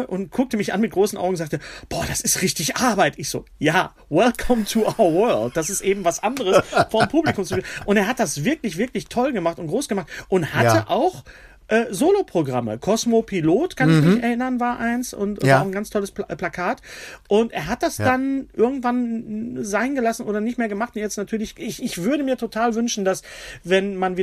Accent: Bochum, North Rhine-Westphalia, Germany; Wenn ich irgendwo bin und ich sage, ich komme aus Bochum

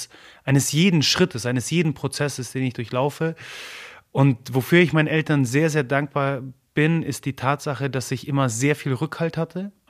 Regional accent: Germany; born there; first language Polish; German is a second language; Also ich fühle mich als, obwohl ich sogar in Deutschland geboren bin, als Pole. Das liegt daran, dass unsere gesamte Familie mehr oder weniger in Polen ist. Ich in einem polnischen Haushalt groß geworden bin, meine Muttersprache polnisch ist, ich Deutsch im Kindergarten erst gelernt habe.

